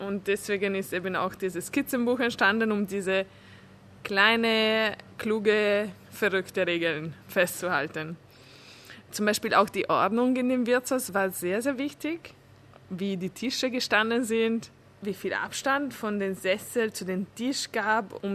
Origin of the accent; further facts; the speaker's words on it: Italy; German is a second language; now in Vienna, Austria; meinen Integrationsprozess in Wien, weil ich bin Ungarin, in Italien aufgewachsen